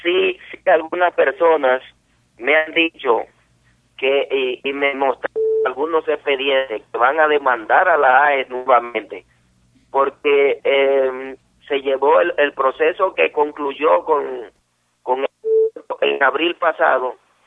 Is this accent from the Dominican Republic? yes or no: yes; Dominican Republic; somos todos los dominicanos.